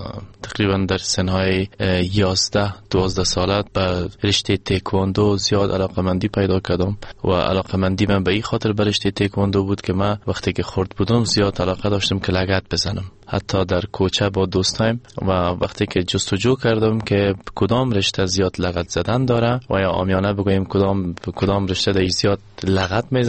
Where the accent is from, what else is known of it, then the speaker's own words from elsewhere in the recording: Afghanistan; من یک افغان هستم